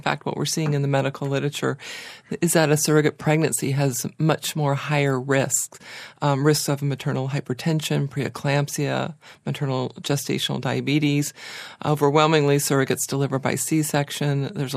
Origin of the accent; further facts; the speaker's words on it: California, United States; I'm from California, which is the most surrogate-friendly state in the United States.